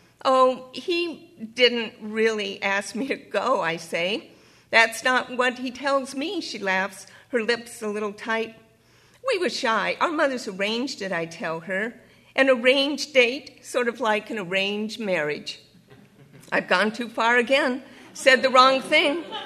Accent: Akron, Ohio, United States; I published a memoir about growing up in Akron in Rubber Town

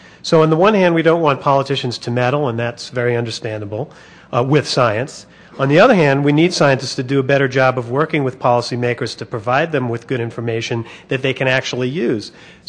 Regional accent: Niwot, Colorado, United States; I'm from Niwot, Colorado.

